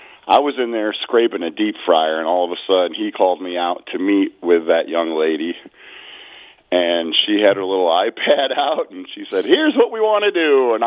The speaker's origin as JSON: {"language": "English", "town": "Arcade", "country": "United States", "said": "I'm from Arcade."}